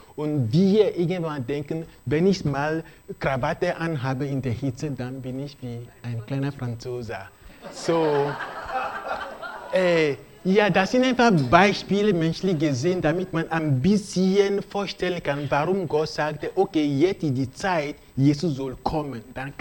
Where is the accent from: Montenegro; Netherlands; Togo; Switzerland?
Togo; Also wir sind aus Togo